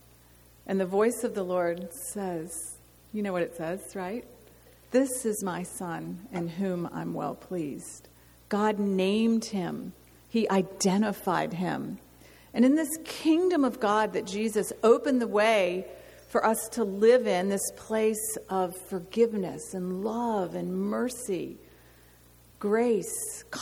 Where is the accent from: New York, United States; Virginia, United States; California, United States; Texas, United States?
Virginia, United States; also born or lived in overseas / Atlanta, Georgia; You know, I'm from the East Coast, from Virginia, and we've lived overseas the majority of our married life. We've been in Atlanta, Georgia, the last 3 years.